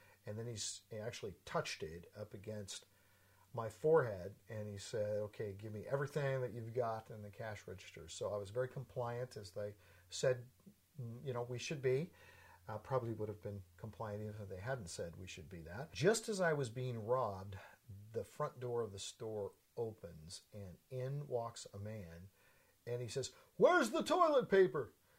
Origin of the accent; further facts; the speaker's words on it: Portland, Oregon, United States; I was born in 1954 in Portland, Oregon. Grew up in the Portland area.